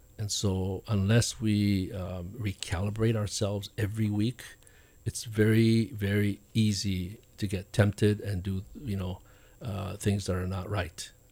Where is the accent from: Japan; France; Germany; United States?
Japan; Okinawa; You know, I come from Okinawa, right?